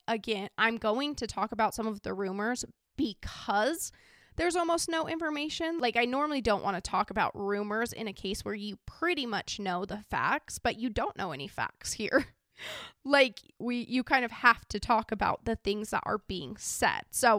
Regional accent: Idaho, United States; I'm not from Baton Rouge. I'm from a small little country town in Idaho

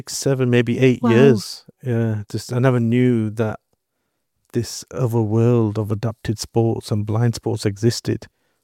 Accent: Bolton, North West England, United Kingdom; obviously I'm from Bolton, Greater Manchester.

